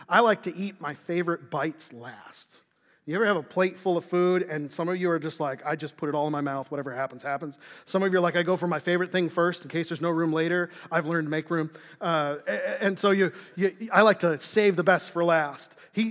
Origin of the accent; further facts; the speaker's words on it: Illinois, United States; I was not. I was born and raised in Illinois.